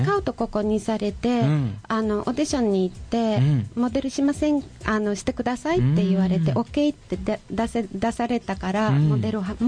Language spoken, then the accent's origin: Japanese; Poland; Japanese is a second language; 私たちポーランド人は